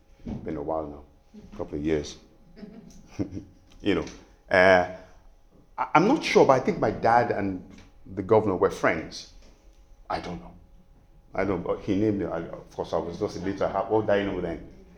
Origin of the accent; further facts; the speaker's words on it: Nigeria; born there; I'm Nigerian by birth